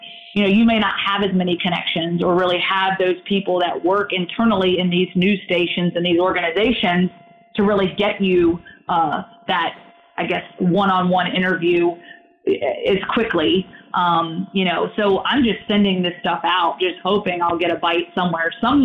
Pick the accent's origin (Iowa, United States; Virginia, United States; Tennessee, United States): Virginia, United States; Roanoke; when I was in my hometown working for 2 years, I was able to, work that job and sort of kind of work the local scene sort of around what I was accustomed to there in Roanoke, Virginia.